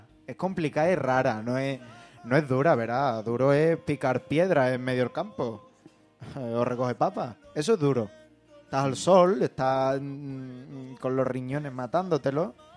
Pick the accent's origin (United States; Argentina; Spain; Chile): Spain; Dos Hermanas, Andalusia; ya que estamos aquí en Dos Hermanas, que yo soy de Dos Hermanas